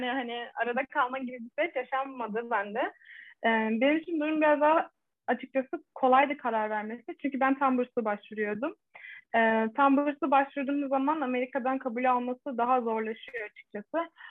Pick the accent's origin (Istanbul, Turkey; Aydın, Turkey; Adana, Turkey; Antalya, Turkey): Antalya, Turkey; Onun dışında Antalyalıyım.